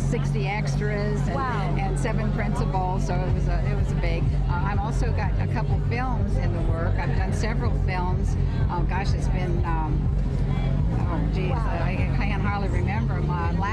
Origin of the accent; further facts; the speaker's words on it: Las Vegas, Nevada, United States; I'm from Las Vegas. That's where I started.